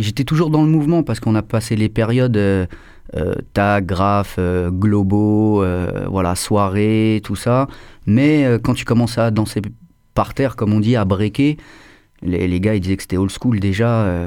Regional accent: Paris, Île-de-France, France; moi je viens de Paris, c'est, mon quartier c'était Porte de Montreuil en fait. Et donc à cette époque-là, bah, j'étais jeune, j'avais 9 ans

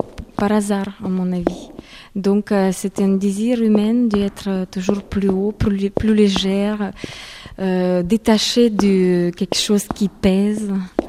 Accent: Ukraine; Je viens d'Ukraine, alors là-bas, les chaussons du pointe, c'était quelque chose à quoi il fallait arriver.

